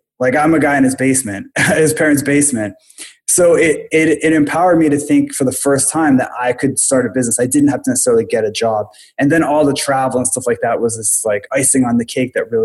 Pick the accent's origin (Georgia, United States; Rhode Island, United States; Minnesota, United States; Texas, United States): Rhode Island, United States; Pawtucket; Well, I'm from a place called Pawtucket, Rhode Island, which is a stone's throw from Providence, Rhode Island.